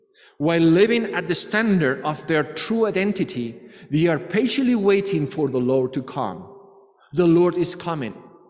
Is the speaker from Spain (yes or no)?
yes; Spain; English is a second language; Even when we say, some of us, we are going home for Christmas, referring to my home country where I am a citizen in Spain, this is just a way of talking